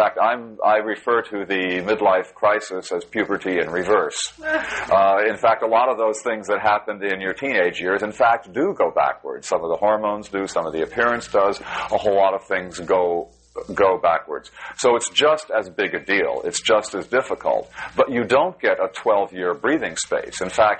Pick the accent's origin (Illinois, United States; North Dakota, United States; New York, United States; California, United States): California, United States; I come from California, where it's, of course, as you know, virtually an obsession.